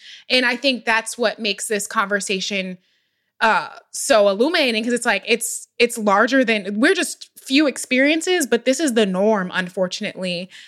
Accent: Philadelphia, Pennsylvania, United States; I'm from Philadelphia and how hard it is for me even now to find a doctor that is nearby

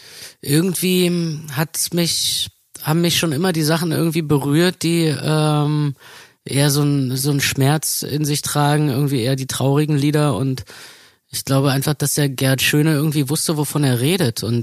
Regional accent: Berlin, Germany; wir sind in Mitte aufgewachsen, in dem Viertel, was jetzt also so zwischen Tor und Invalidenstraße.

